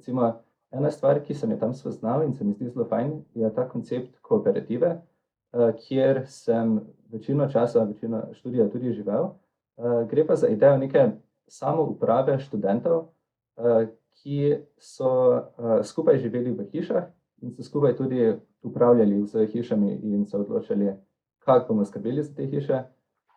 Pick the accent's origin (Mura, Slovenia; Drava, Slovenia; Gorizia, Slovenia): Drava, Slovenia; Maribor; now in Munich, Germany; prihajam iz Maribora. Tukaj sem hodil na drugo gimnazijo, potem sem bil v mednarodni maturi. Diplomiral pa sem na Berkeleyju iz računalništva.